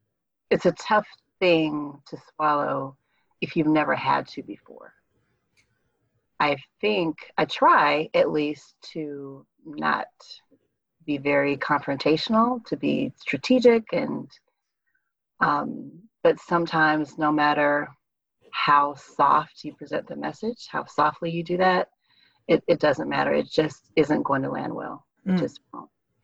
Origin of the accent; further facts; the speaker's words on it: California, United States; now in Atlanta, United States; So I grew up in California. I moved here to Atlanta, my husband and I, when we were pregnant. So I've been here 20 some years.